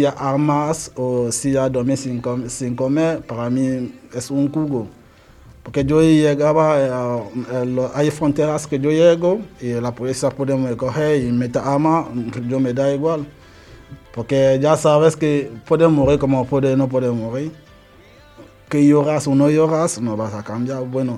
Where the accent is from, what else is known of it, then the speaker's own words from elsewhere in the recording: Cameroon; now in Spain; soy de Camerún. Para que llego aquí es como 5 países antes de llegar en España. Pero yo no he cogido avión.